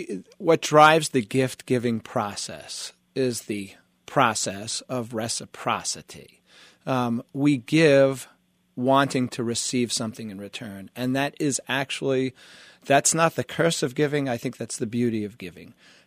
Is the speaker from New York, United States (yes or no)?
yes; New York, United States; That was the way I grew up in New York.